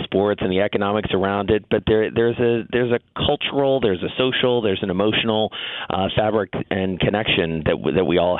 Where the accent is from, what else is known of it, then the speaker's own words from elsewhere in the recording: Atlanta, Georgia, United States; now in New York, United States; as we have here in New York, and I grew up in Atlanta.